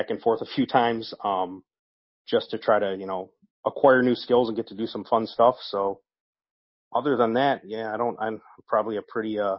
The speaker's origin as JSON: {"language": "English", "region": "Ohio", "country": "United States", "tie": "born or raised there", "said": "So I grew up in Northeast Ohio. Actually joined the Army straight out of high school."}